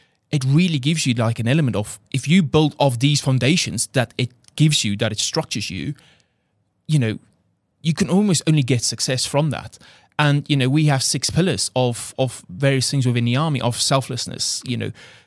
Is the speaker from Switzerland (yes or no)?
no; South Africa; English is a second language; moved away as an adult; he heard my accent, because literally I flew from South Africa 2 days ago. And I could barely speak a word of English. And he's just like, hey, you're South African. I was like, yes.